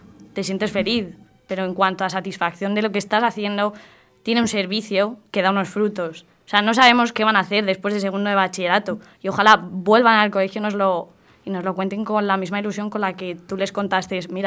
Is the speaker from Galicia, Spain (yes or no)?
no; Vallecas, Community of Madrid, Spain; accent: Vallecas; yo tengo 25 años y reconozco que, por mi carácter de vallecano y mi propio dialecto de allí